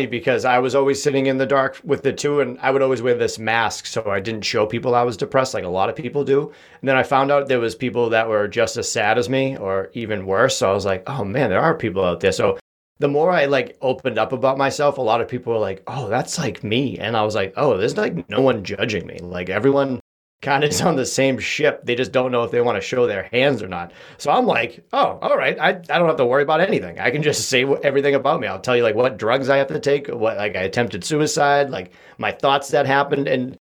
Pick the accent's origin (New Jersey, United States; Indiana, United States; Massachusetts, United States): Massachusetts, United States; Boston; If people don't know I'm from Boston, Massachusetts, I think you can tell by now.